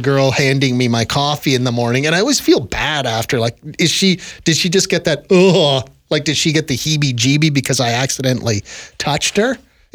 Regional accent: Ontario, Canada; I grew up in Southern Ontario.

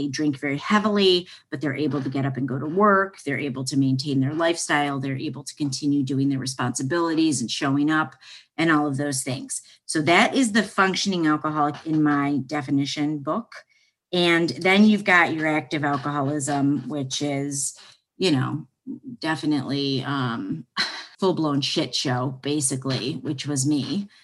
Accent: Midwest, United States; I'm from the Midwest. I say pop. I understand it's soda around the rest of the country.

